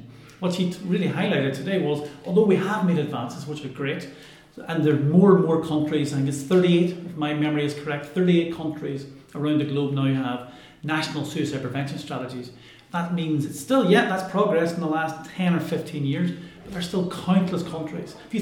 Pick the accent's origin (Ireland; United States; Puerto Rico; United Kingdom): Ireland; And I'm Irish and I used to live here